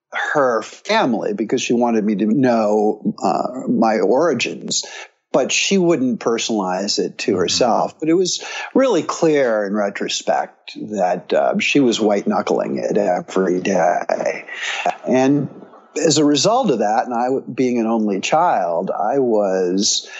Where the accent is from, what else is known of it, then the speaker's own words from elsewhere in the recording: Greenwich, Connecticut, United States; I was raised in Greenwich, Connecticut, which is about 30 minutes outside of New York City. My parents were immigrants escaping the Nazis in World War II.